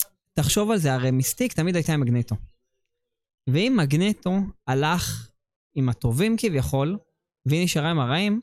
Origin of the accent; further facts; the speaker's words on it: Bat Yam, Tel Aviv District, Israel; כשאני הייתי קטן, אז... הייתי הולך לארקייד בקיון בת ים